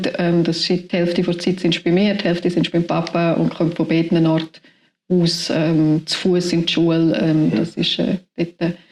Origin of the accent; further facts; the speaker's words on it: Bern, Switzerland; Ich bin in Schabina aufgewachsen. Ich habe sehr engen Bezug zu dem Dorf.